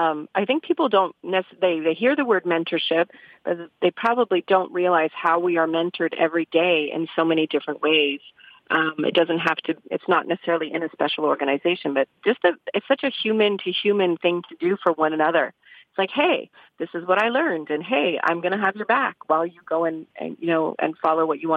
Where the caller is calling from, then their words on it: Ottawa, Ontario, Canada; I'm actually calling from Ottawa, but across town.